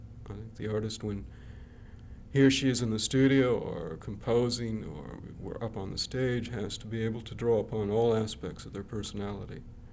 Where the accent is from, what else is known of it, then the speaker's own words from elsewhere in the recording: Iowa, United States; I grew up in Iowa, and the only artist I knew was the mayor of the town.